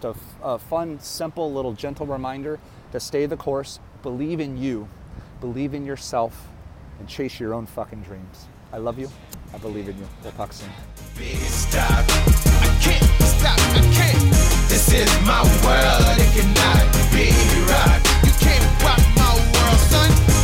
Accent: Phoenix, Arizona, United States; I'm a kid from Phoenix, Arizona.

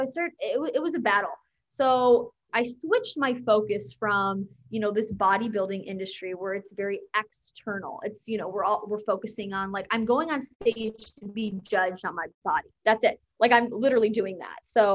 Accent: Chicago, Illinois, United States; I'm from Chicago, Illinois.

